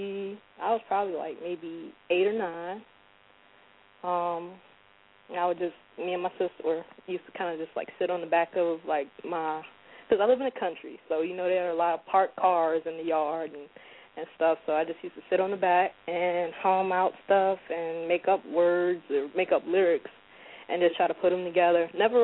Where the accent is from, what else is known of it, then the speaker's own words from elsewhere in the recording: South Carolina, United States; I'm not a clone. I'm from South Carolina. I'm not from Mars or, like, I wasn't created in a laboratory.